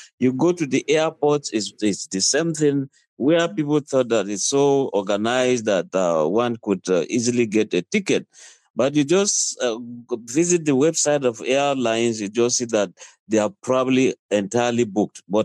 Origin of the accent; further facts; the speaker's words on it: Kaduna State, Nigeria; I want to go to my village, and I am from Southern Kaduna